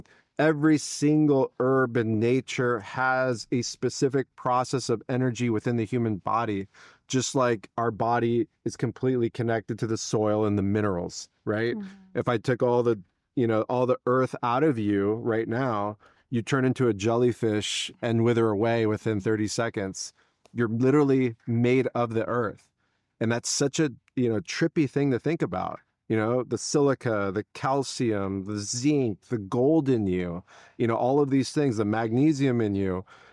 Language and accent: English; San Diego, California, United States; I'm from San Diego. And so we'd go through here all the time.